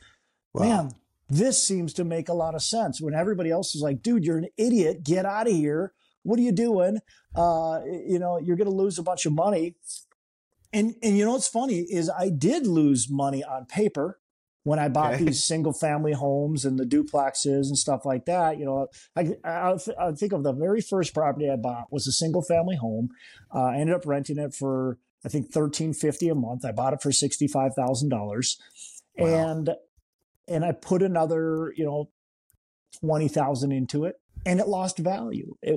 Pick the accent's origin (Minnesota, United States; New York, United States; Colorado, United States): Minnesota, United States; So, I'm born and raised in the Midwest, Minnesota. A guy, Twin Cities guy.